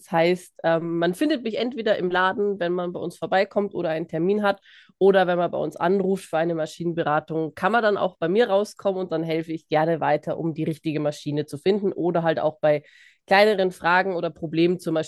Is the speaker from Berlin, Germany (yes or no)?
no; Bavaria, Germany; Ich komme tatsächlich aus Bayern, aber meine Eltern sprechen auch hauptsächlich Hochdeutsch und dementsprechend hat sich das bei mir nicht so richtig durchgesetzt.